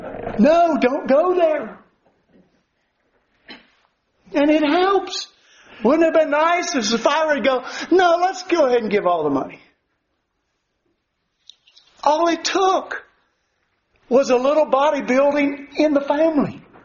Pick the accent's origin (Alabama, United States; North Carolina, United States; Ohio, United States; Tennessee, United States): Tennessee, United States; Milton; You know, when I was growing up in Milton, Tennessee, we used to have Albert Rhodes.